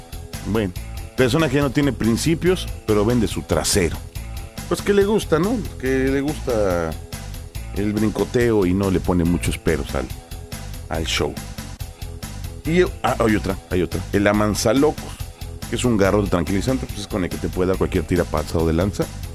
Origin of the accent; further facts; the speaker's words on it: Mexico; Hoy quiero recordar a toda la gente que somos mexicanos todo el año